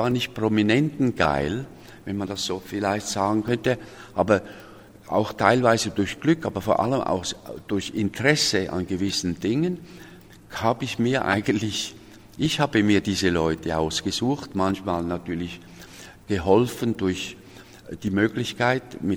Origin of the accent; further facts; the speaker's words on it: Zurich, Switzerland; ein Bauernbub aus Bern, also durch meinen Großvater, ich bin in Zürich aufgewachsen